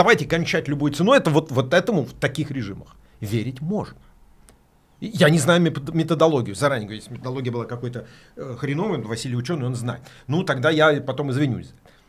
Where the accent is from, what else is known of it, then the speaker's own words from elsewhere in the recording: Russia; born there; Но мы родились в России, мы понимаем, что это значит.